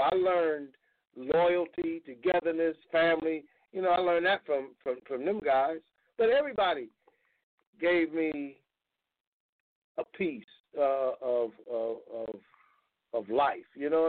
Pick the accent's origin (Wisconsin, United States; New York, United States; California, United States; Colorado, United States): California, United States; Sun Village; I'm like, no, dude, I'm from L.A. You want to be more, you know, specific? I'm from Sun Village, California. I'm out here in the middle of the desert.